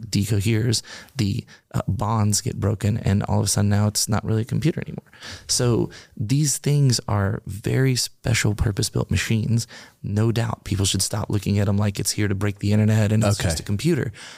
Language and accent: English; Germany; I grew up in Germany, a soccer ball.